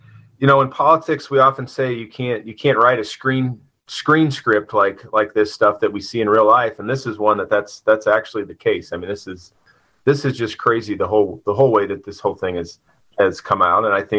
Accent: Peoria, Illinois, United States; now in Springfield, United States; Yeah, I grew up in Peoria.

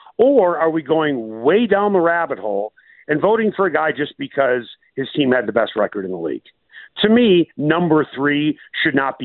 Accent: Chicago, Illinois, United States; I'm not saying this because I'm from Chicago.

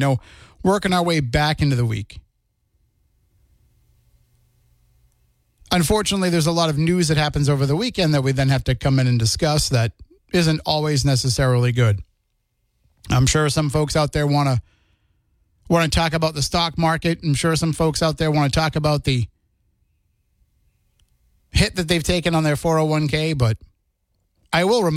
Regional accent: New Bedford, Massachusetts, United States; Yeah, well, I'm from New Bedford.

